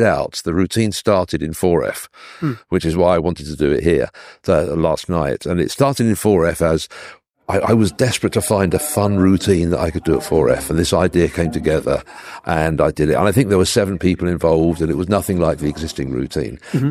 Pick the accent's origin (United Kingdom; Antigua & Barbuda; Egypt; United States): Antigua & Barbuda; born there; Yeah, I was born in Antigua.